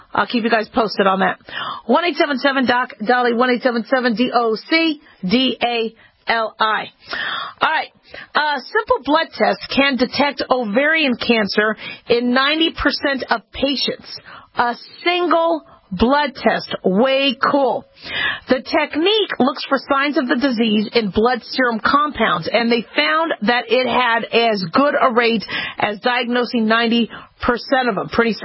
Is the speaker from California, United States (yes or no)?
no; Phoenix, Arizona, United States; And I remember growing up in Phoenix where, you know, neighborhoods were really, really dark.